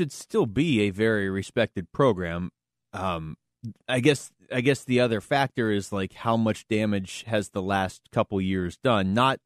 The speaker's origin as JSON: {"language": "English", "town": "Seattle", "region": "Washington", "country": "United States", "tie": "born or raised there", "said": "okay, so I grew up in Seattle."}